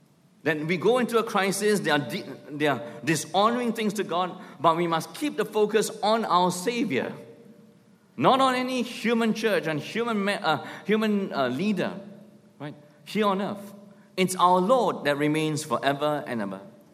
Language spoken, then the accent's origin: English; Singapore; Once they discover I'm a pastor from Singapore